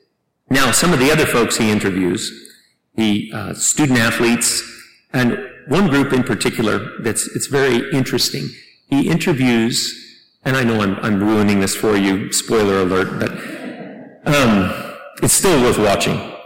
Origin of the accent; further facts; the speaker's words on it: Kansas, United States; where I grew up in Kansas, we had only dirt roads.